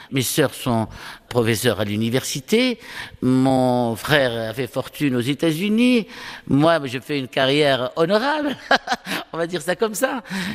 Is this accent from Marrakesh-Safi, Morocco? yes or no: yes; Marrakesh, Marrakesh-Safi, Morocco; Médina de Marrakech, dans une rue qui s'appelle Derb Jdid, à Riad Zitoun El Kedim. Et j'ai passé toute mon enfance en Médina, au milieu d'une famille nombreuse. Nous étions 7 frères et sœurs.